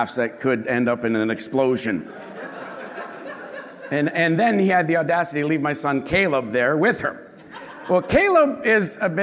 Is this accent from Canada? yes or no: yes; Canada; I come from Canada.